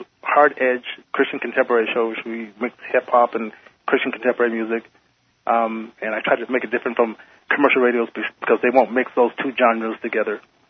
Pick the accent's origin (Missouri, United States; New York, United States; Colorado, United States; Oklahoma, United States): Colorado, United States; Denver; I'm from Denver.